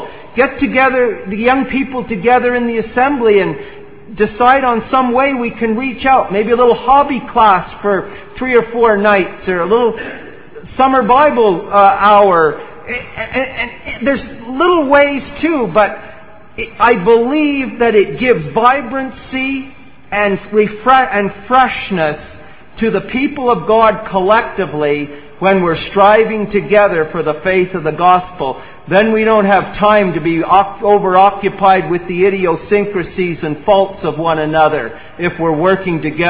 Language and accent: English; Smiths Falls, Ontario, Canada; I was thankful growing up in Smiths Falls